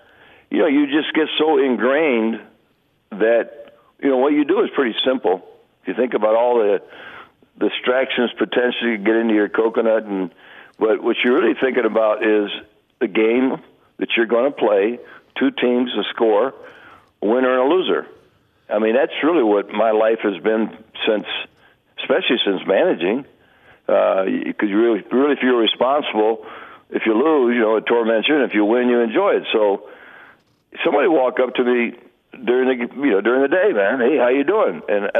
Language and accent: English; Tampa, Florida, United States; I was raised around Park, first in Ybor City. It was a place called Cascade, and then our family moved when I was 10 years old to West Tampa